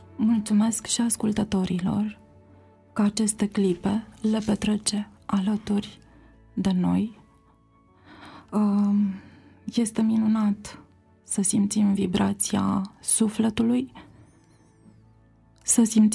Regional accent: Bucharest, Romania; born there; M-am născut în București, în urmă cu ceva vreme.

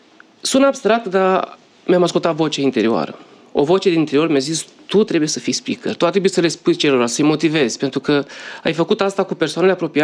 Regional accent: Iași, Iași County, Romania; now in Bucharest, Romania; accentul este al meu, sunt din Iași, sunt uneșean, mutat de 6 ani în București.

